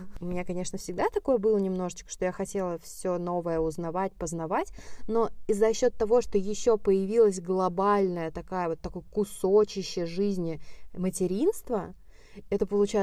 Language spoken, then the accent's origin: Russian; Ivanteyevka, Moscow Oblast, Russia; я переехала из Ивантеевки, из своей, из родного моего города, когда мы с мужем съехались.